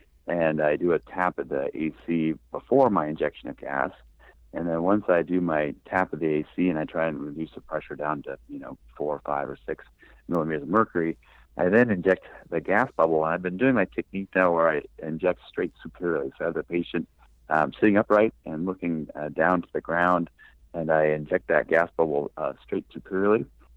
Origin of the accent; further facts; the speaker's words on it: South Dakota, United States; I grew up in South Dakota. So there's not even very many people there, let alone ophthalmologists there.